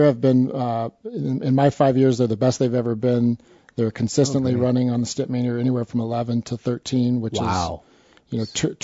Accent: Scottsdale, Arizona, United States; now in Park City, United States; I came from Scottsdale, Arizona, and there's a big difference here.

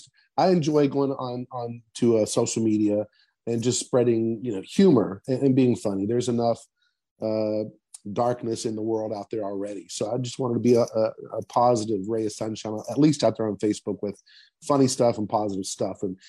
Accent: Danville, West Virginia, United States; be living right here in Danville, Madison, if I wasn't proud of the people that live here and in my hometown.

